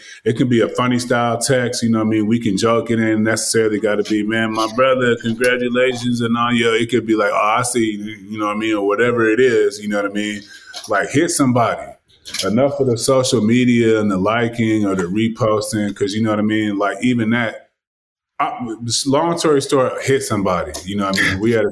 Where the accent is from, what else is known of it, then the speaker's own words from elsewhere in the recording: California, United States; I mean, I'm from Cali.